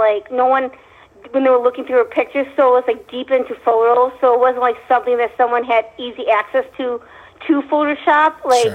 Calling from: Bellaire, Michigan, United States; But I'm calling from Bel Air, so not away from Traverse City.

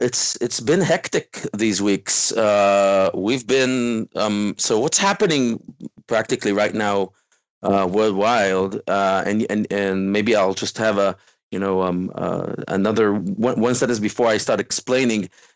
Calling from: Central District, Israel; English is a second language; From Israel, just near Tel Aviv.

